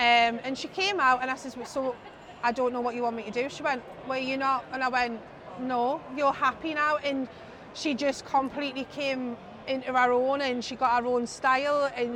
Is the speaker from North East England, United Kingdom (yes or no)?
yes; Newcastle, North East England, United Kingdom; We're from Newcastle, but it's great to come over and support Gateshead as well